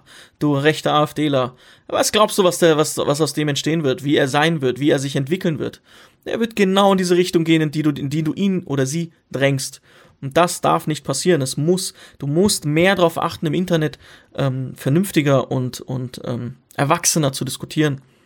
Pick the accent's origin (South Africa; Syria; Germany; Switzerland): Syria; Ich komme aus Syrien ursprünglich.